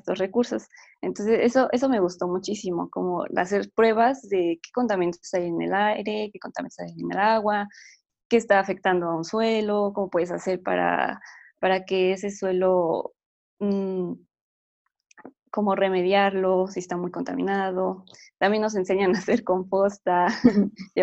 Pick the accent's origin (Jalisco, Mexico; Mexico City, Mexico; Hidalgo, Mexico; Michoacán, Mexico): Hidalgo, Mexico; also born or lived in Sinaloa / Puebla; soy de la ciudad de, bueno, nací en Sinaloa, pero mis papás son de Hidalgo, entonces he vivido en Hidalgo casi toda mi vida, y estudié en Puebla, se he andado como de lugar en lugar.